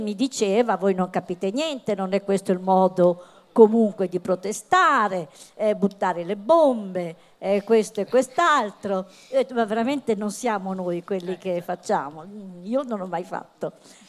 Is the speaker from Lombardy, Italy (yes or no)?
no; Bologna, Emilia-Romagna, Italy; vengo da Bologna.